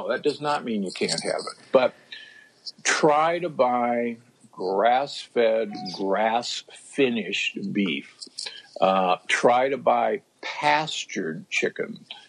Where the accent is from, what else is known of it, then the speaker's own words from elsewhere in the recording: Omaha, Nebraska, United States; And that makes me cry because I grew up in Omaha, Nebraska.